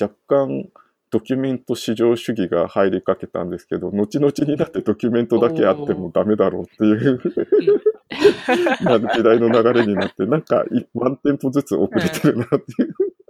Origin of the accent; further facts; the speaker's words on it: Hokkaido, Japan; 僕、北海道出身だったから味噌が多かったんですけど。